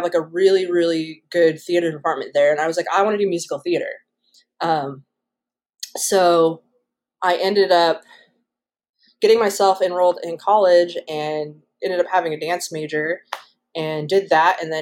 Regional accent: Washington, United States; cause I'm from Washington, like the only art school that was close by was in Seattle.

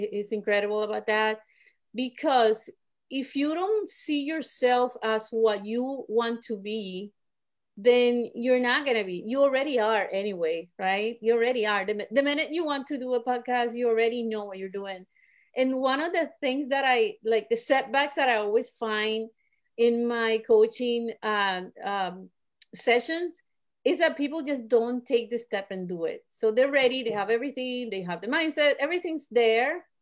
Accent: Colombia; because where I was growing up in Colombia, my grandparents told me, no, you gotta study something that's gonna feed you.

